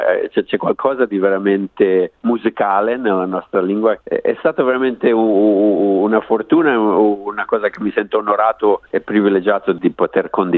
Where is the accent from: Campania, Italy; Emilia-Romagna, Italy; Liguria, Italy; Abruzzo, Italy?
Liguria, Italy; moved away as an adult; sono partito intorno ai 23-24 anni, i miei genitori sono ancora in Liguria